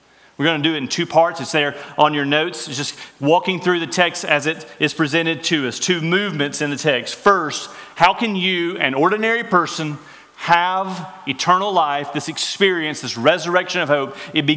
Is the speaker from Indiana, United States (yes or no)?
no; Alabama, United States; growing up in Northwest Alabama, I would have called some really nice rugs on the side.